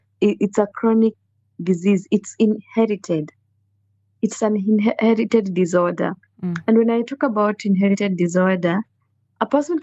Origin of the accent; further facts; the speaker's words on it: Migori, Migori County, Kenya; But I was born and raised in Migori with two teachers.